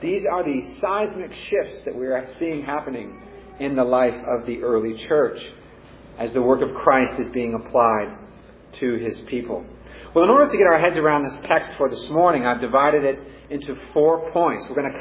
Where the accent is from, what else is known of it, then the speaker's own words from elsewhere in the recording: California, United States; I mean, I know I'm from Silicon Valley, Northern California, I grew up a city boy, but this is definitely not going to work.